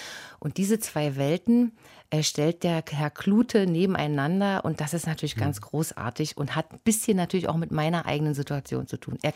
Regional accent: Leipzig, Saxony, Germany; Ich komme ja aus Leipzig

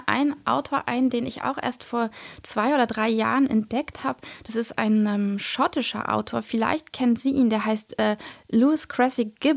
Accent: Bremen, Germany; Ich komme aus Bremen, mir gefällt das sehr gut

